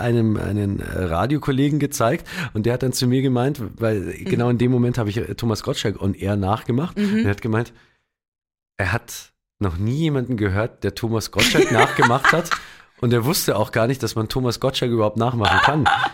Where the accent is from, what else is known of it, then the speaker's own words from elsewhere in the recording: Bavaria, Germany; bei uns in Bayern